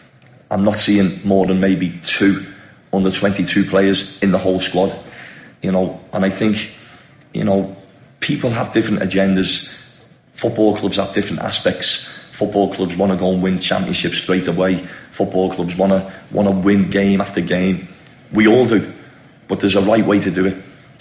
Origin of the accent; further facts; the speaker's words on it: India; You know, we're all from India.